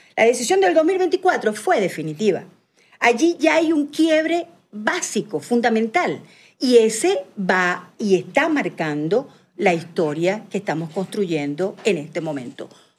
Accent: Venezuela; Y así somos los venezolanos.

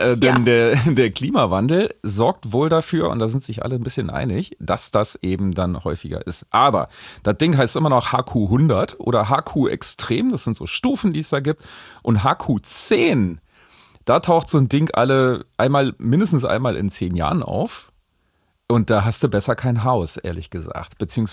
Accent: Brandenburg, Germany; Also zum Beispiel in meiner Heimat da, im Havelland.

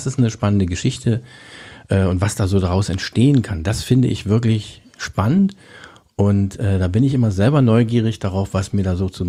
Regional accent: Cottbus, Brandenburg, Germany; born there; ich bin in Cottbus geboren, in der Silower Straße

